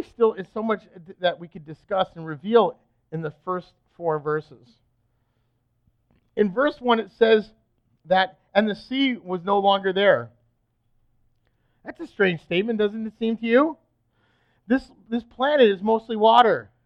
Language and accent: English; England, United Kingdom; I'm from England myself, but let me tell you, I didn't give it 5 minutes.